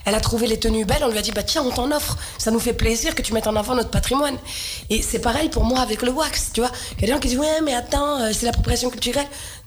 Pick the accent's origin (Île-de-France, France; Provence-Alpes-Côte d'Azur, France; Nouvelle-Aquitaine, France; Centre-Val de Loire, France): Île-de-France, France; Clichy-sous-Bois; Tu sais, moi, j'ai grandi à Clichy-sous-Bois dans le 93.